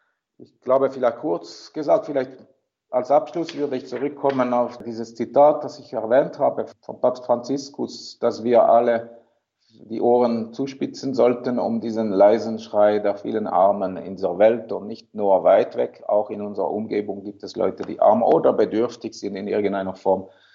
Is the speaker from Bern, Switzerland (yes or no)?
no; Fribourg, Switzerland; German is a second language; Ich bin, wie man hört, ein Roman. Ja. Also ich bin in Fribourg geboren und aufgewachsen.